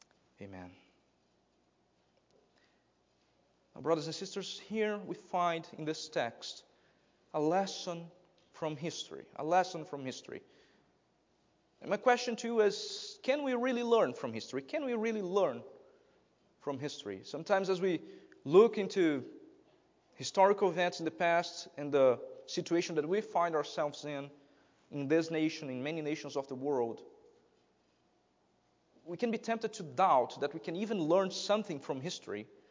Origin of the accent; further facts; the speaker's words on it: Brazil; Just in Brazil, I am from Brazil, let me give you a brief example.